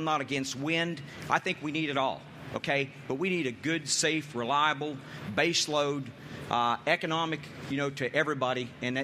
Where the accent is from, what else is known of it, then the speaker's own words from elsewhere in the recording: Ellwood City, Pennsylvania, United States; I grew up in Pennsylvania, in Elwood City, north of here.